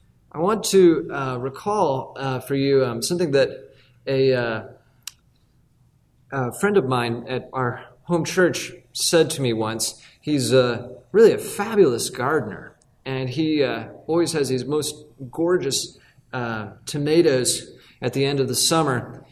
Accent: California, United States; I grew up in the Bay Area of California. And the hills all around the city where I lived were just totally brown all summer

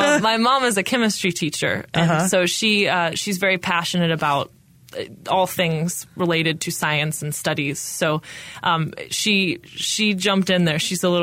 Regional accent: Raleigh, North Carolina, United States; I grew up in Raleigh, in North Carolina, obviously.

